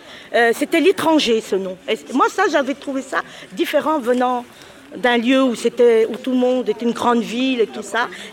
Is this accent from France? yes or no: yes; Auvergne-Rhône-Alpes, France; now in Bègles, France; Quand je suis venue en 82, je venais de la Savoie, je venais de la montagne. Donc je ne connaissais pas les cités